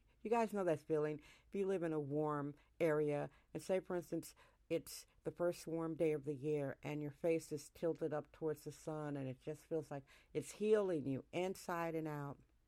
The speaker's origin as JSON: {"language": "English", "region": "Wisconsin", "country": "United States", "said": "I'm corny as they come. I'm from Wisconsin."}